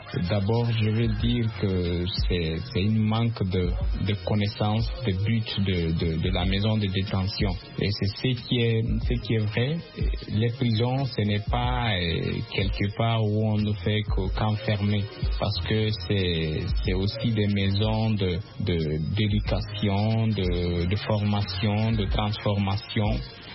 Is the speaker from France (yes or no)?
no; Guinea; je suis de la République de Guinée.